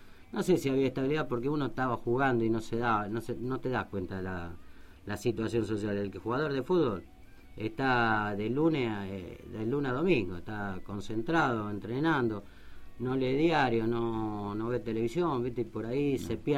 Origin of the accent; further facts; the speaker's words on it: Rosario, Santa Fe, Argentina; born there; porque lo que nacimos en Rosario somos profetas en tierra ajena